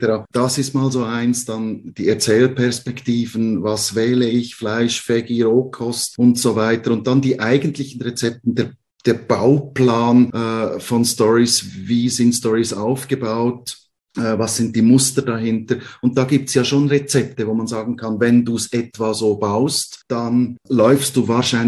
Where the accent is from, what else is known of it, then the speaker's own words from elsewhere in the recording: Switzerland; an einem wunderschönen Ort bei uns in der Schweiz, im Wallis